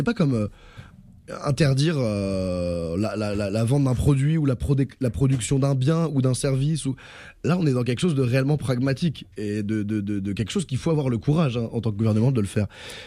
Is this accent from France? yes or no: yes; France; la taxe carbone, moi je viens de France